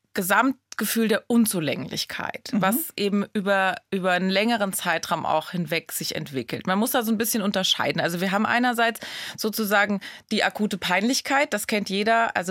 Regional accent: Rhineland-Palatinate, Germany; Ich komme aus der Pfalz und ich konnte den Dialekt nicht.

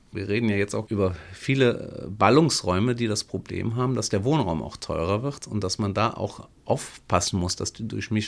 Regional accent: Turkey; German is a second language; ich mich auch als Türke mit dem Bulgaren verständigen kann und das geht nun mal auf Deutsch.

